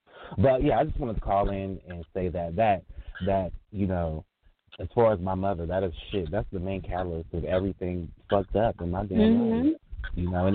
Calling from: Florida, United States; I'm calling from Florida.

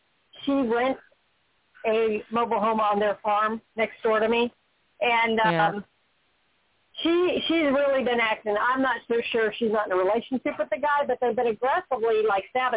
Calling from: Florida, United States; I'm calling from Florida.

